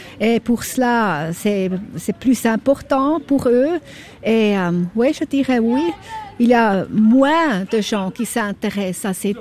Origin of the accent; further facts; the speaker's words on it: German-speaking Switzerland, Switzerland; accent: Swiss German; first language Swiss German; French is a second language; Bon, j'ai un accent, je sais, je suis suisse allemande